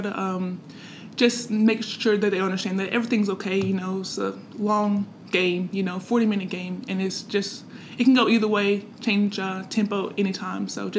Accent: the South, United States; I feel like I'm from the South

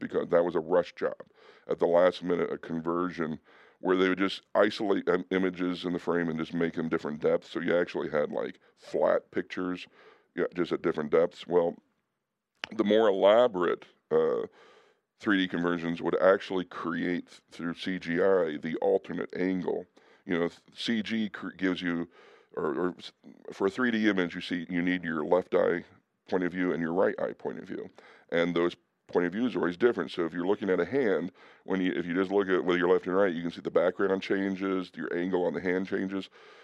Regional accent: New Jersey, United States; But you know, I was raised in Jersey, so we use profanity as as adjectives.

